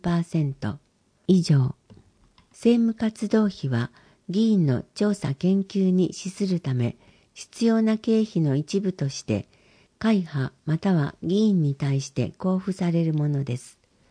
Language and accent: Japanese; Shikanoshima, Fukuoka, Japan; 私の実家は鹿の島の広で、海でいつでも泳げる環境でした。